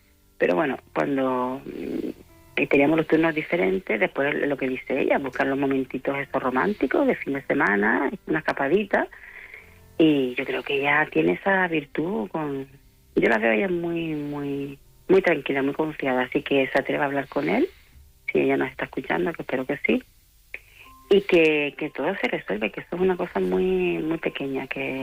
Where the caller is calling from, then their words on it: Las Palmas de Gran Canaria, Canary Islands, Spain; Canarias, Canarias, Las Palmas de Gran